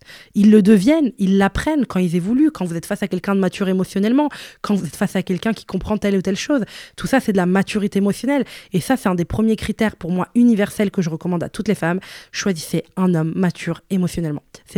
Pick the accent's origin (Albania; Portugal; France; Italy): Italy; also born or lived in Brussels; Moi, j'ai grandi en Italie, j'aime la mode